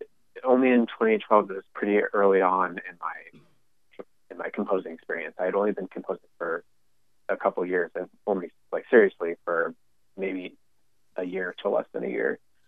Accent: United States; Being American and at that point probably only having spent those 3 weeks in Armenia.

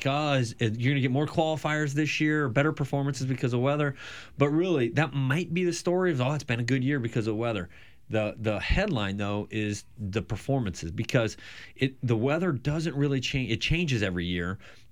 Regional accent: Osceola, Iowa, United States; I'm from South Central Iowa in a little town called Osceola

